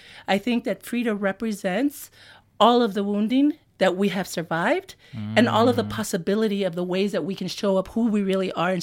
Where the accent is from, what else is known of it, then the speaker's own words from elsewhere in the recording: San Antonio, Texas, United States; I grew up not proud of being Mexicana, right? I was a Tex-Mex, you know, Tejana.